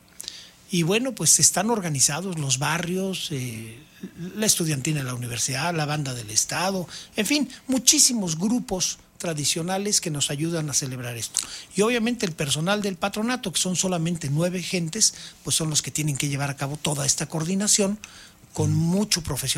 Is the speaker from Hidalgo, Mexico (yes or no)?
no; Querétaro, Mexico; Es una tradición en Querétaro, la verdad es que vale la pena, tanto quienes somos queretanos